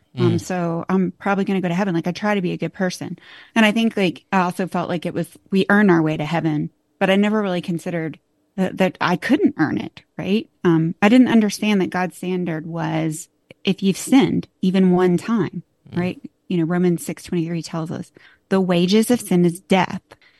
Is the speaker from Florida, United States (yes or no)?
yes; Florida, United States; I'm originally from Florida.